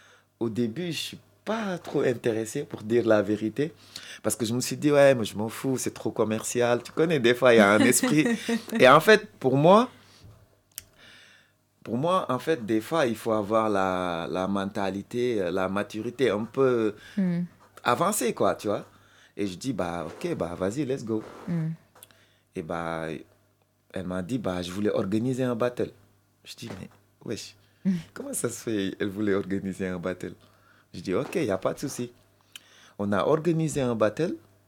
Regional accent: Senegal; Même si je suis sénégalais ou quoi

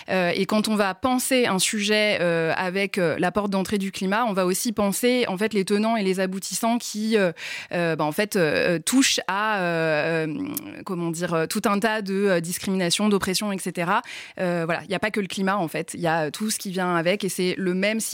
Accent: Paris, Île-de-France, France; Je suis parisienne, intramuros.

